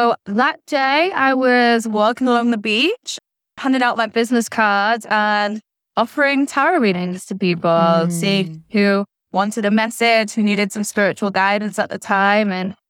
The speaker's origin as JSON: {"language": "English", "town": "Manchester", "region": "North West England", "country": "United Kingdom", "tie": "born or raised there", "lives_now": "Sayulita, Mexico", "said": "And I've been here now since January, and I come from England. I'm from Manchester. I'm a Manchester lass, born and bred."}